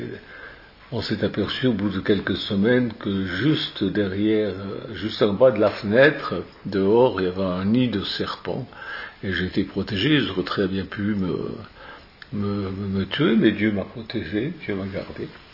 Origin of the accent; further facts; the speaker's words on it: Switzerland; moved away as an adult; now in France; Une fois j'ai eu l'idée de venir en France, parce que comme vous le savez, je suis suisse, et puis j'ai eu l'idée de venir en France, puis j'ai rencontré Michou, puis je suis plus reparti.